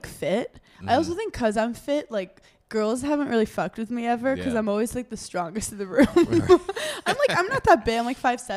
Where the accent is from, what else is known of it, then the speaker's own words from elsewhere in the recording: New York, United States; I'm a New Yorker. Like shit talking is what I do.